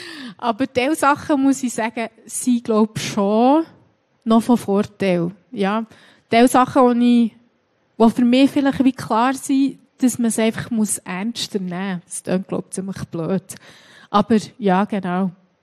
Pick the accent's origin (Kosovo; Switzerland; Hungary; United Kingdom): Switzerland; Niederwangen, Bern; Also, ich bin in Bern aufgewachsen und genauer gesagt bin ich in Niederwangen aufgewachsen.